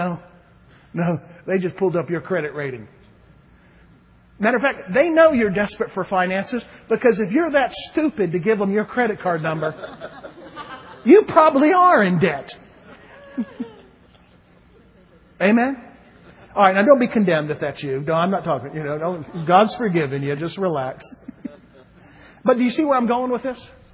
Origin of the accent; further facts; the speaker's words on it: Florida, United States; also born or lived in Africa; Now, we grew up in South Florida, so we were very familiar with Jewish culture because there's a lot of Jewish folk down there.